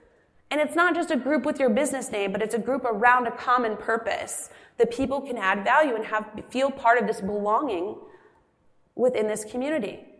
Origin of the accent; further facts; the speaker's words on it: Midwest, United States; I'm from the Midwest. This is what we do.